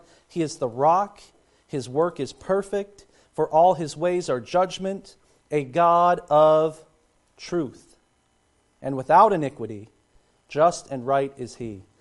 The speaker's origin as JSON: {"language": "English", "region": "Kentucky", "country": "United States", "said": "I'm from Kentucky. So, you know, when you talk about distilling, you know, we think of moonshine down where I'm from."}